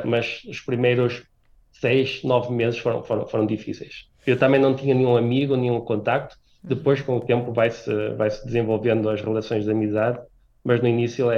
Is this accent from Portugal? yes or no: yes; Vila Nova de Gaia, Porto, Portugal; now in Hannover, Germany; Eu sou de Francelos, em Vila Nova de Gaia, gosto bastante daquele local.